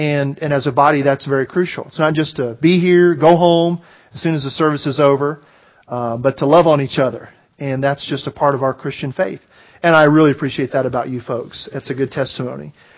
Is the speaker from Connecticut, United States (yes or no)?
no; Georgia, United States; I'm a Southerner. And so being from Georgia